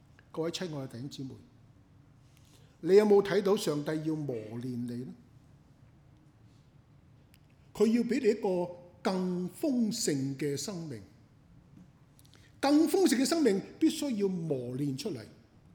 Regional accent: China; 我哋中國人都有呢句説話嘅喎

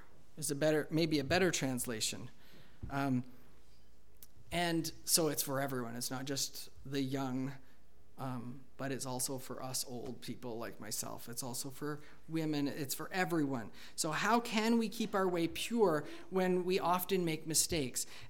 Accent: Canada; Because being a Canadian is who I am first over being a student.

